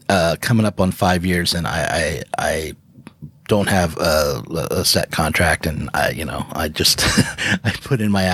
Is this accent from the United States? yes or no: yes; United States; Zero Books is a UK imprint, but I'm an American.